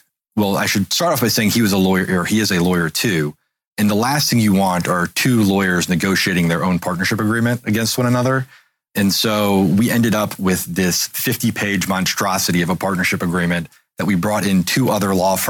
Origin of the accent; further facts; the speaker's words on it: Memphis, Tennessee, United States; And then I left to, at the time, actually start a beer brewery in my hometown of Memphis.